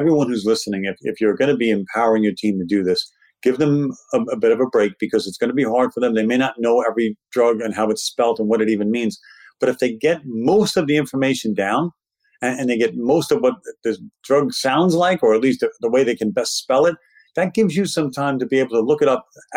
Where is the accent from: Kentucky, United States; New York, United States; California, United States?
New York, United States; Brooklyn; Now, of course, I'm from Brooklyn and I practice in New York, so my take on this is a little different.